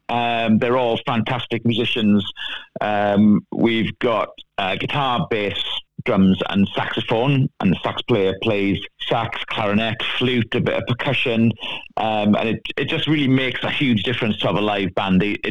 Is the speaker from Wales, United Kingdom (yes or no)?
yes; Port Talbot, Wales, United Kingdom; now in Blackpool, United Kingdom; Yeah, born and bred in South Wales, Port Talbot.